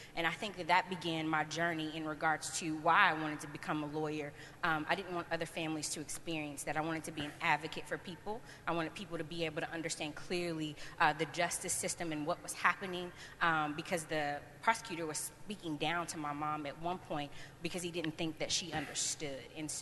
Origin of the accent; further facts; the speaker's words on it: Paducah, Kentucky, United States; So I did grow up in church, and so I'm from Paducah. It's a small town